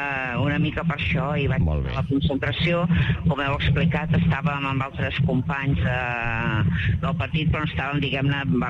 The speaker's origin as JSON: {"language": "Catalan", "region": "Catalonia", "country": "Spain", "said": "per mi, la qüestió catalana és essencial, és fonamental, perquè sí, perquè sóc catalana"}